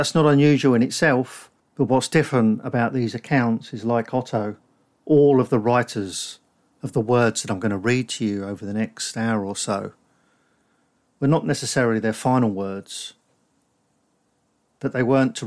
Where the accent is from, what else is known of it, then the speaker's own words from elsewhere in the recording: Northampton, East Midlands, United Kingdom; And he lived in my hometown in Northampton.